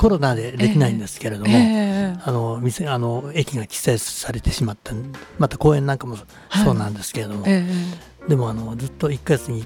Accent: Yokohama, Kanagawa, Japan; 横浜になります。

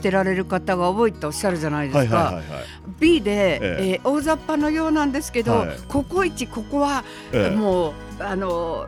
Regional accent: Mukojima, Tokyo, Japan; also born or lived in Nihonbashi; ですね、まあ、1歳までしかいなかったんですけれども。

